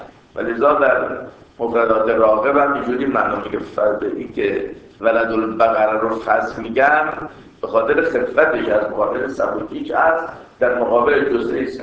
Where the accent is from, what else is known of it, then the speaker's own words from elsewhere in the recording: Iran; هویت ما اینه ایرانی هستیم دیگه